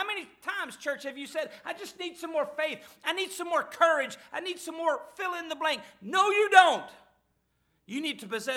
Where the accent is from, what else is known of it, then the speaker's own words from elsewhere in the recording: Arkansas, United States; now in Missouri, United States; I'm not from around here. I'm from Arkansas.